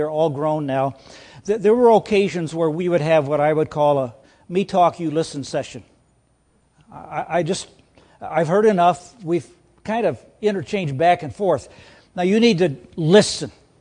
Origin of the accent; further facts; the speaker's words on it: Iowa, United States; I'm a flatlander from Iowa. I was out doing a little bit of jogging and running, and I am not used to your West Virginia hills.